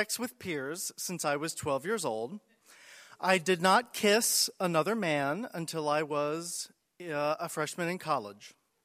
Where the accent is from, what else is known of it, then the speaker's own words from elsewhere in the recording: East Coast, United States; I was from the East Coast and, like, bougie, and my family was liberal.